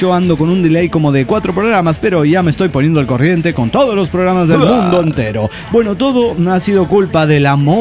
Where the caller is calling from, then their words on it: Laprida, Buenos Aires Province, Argentina; Soy el filipino de la Prida, Argentina.